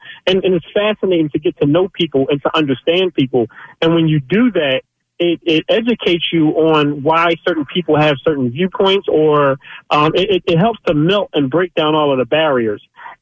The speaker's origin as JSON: {"language": "English", "town": "Philadelphia", "region": "Pennsylvania", "country": "United States", "said": "but I'm from South Philly. I'm from the mud. I'm from the hood in South Philly."}